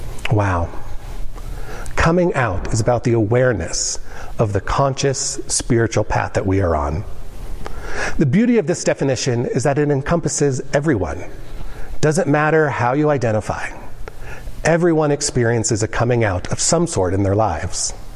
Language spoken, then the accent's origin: English; Aurora, Colorado, United States; I grew up in Aurora and often would come downtown with my family for plays, movies, and other festive events during the holidays. So even though I grew up in Aurora, I also had a connection to Denver.